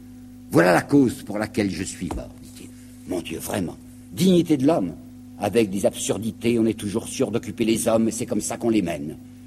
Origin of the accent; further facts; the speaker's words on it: France; parce que je suis Français, parce que j'aime mon pays